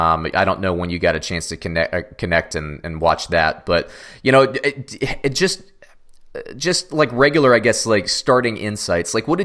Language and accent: English; Florida, United States; and you and me growing up in Central Florida, we know people that have gone through that FSU program.